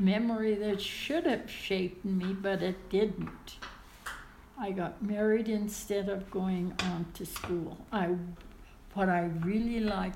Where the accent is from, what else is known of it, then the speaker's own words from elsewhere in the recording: the Dakotas, United States; You know, when we grew up, when I grew up in the Dakotas, my parents came from large family, both of them.